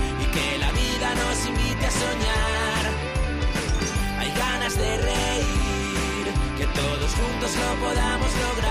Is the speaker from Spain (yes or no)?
yes; Valladolid, Castile and León, Spain; es verdad que también hago patria con Cangas del Narcea, porque siento me siento muy asturiano también en esa parte, pero es que he nacido en Valladolid, vivo en Valladolid, es una ciudad donde se vive de lujo, es una ciudad súper cómoda